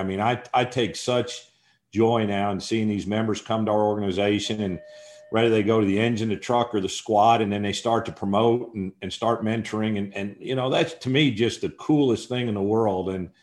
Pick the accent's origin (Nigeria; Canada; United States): United States; Croton-on-Hudson, New York; I grew up 28 miles in New York City. There was a volunteer department, Croton-on-Hudson.